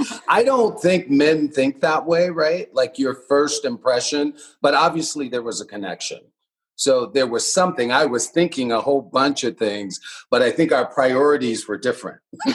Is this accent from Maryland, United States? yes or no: no; Los Angeles, California, United States; part of how I grew up in Los Angeles, I kind of grew up thinking I was a nobody